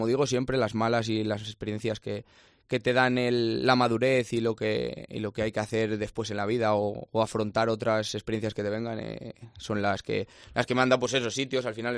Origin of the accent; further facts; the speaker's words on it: Zamora, Castile and León, Spain; los dos somos de Zamora